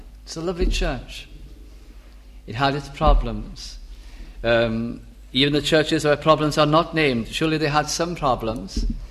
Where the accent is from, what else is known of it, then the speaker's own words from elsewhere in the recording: Bolton, North West England, United Kingdom; I suddenly and naturally became very, very burdened for my hometown in Bolton, Lancashire.